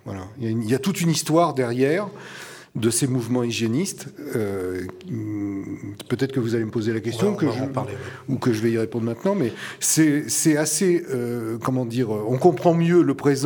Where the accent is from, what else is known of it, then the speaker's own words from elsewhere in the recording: Bourgogne-Franche-Comté, France; Moi, je suis originaire du Morvan. On est un pays froid et les colères montent doucement.